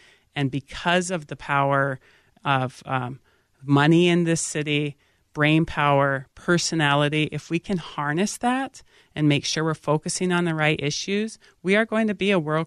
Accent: Montana, United States; I grew up on the Blackfeet Indian Reservation.

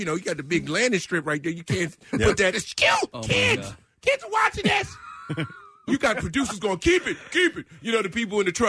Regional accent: Nashville, Tennessee, United States; We just jumped in. We're from Nashville. And we drove.

